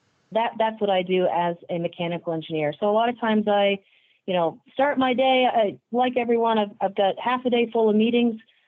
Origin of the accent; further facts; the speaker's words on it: Summerville, South Carolina, United States; now in Atlanta, United States; I grew up just outside of Charleston, South Carolina, for those who know the area, Somerville. Went to college at Clemson University there in South Carolina, got my first job, moved to Atlanta